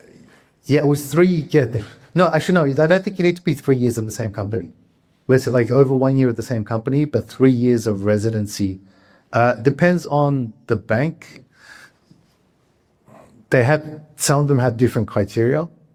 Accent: Australia; moved away as an adult; now in Japan; I am an Australian. I'll do my quick little intro here. So I've been in Japan for 22 years myself.

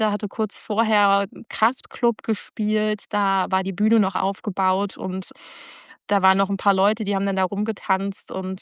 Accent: Giessen, Hesse, Germany; denn ich komme ja aus Gießen.

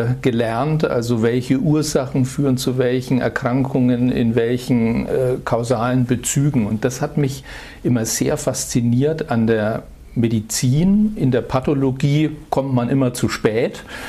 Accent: Erlangen, Bavaria, Germany; Ursprünglich komme ich aus Erlangen, habe in Bochum dann angefangen, ein Jahr Medizin zu studieren, konnte dann aber in die Heimat zurückwechseln

